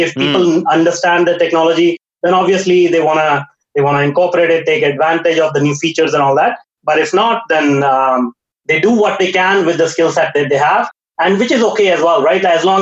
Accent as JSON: {"language": "English", "country": "India", "tie": "born or raised there", "said": "growing up in India in a small town, we're talking about like 20, 25 years ago, right?"}